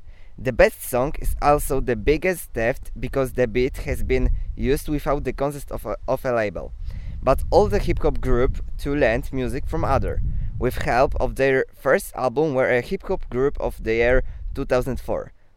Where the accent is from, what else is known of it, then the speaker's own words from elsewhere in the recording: Poland; English is a second language; I'm from Poland. My favorite music is a Polish hip hop.